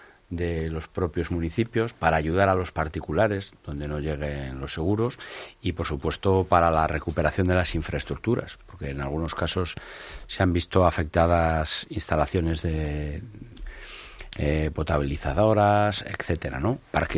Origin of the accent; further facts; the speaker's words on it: Castile and León, Spain; a lo largo de toda la geografía de España y en concreto de mi tierra, de Castilla y León.